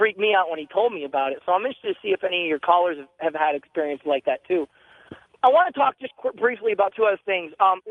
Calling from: Arizona, United States; I'm calling from Arizona.

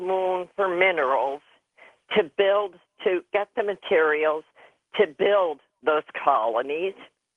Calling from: Wilkes-Barre, Pennsylvania, United States; I'm calling from Wilkes-Barre, Pennsylvania.

